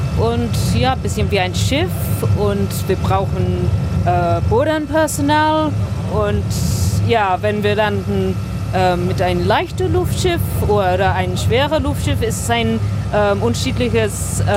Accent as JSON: {"language": "German", "region": "England", "country": "United Kingdom", "second_language": "German", "said": "ich komme aus England"}